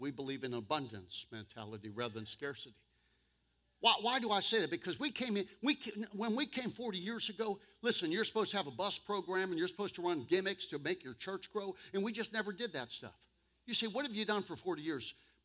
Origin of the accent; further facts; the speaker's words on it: Roaring Spring, Pennsylvania, United States; born there; Now, I was born in Roaring Spring, Pennsylvania. I understand hillbilly. All of my relatives, we're from the hills of PA. Coal mining is our background.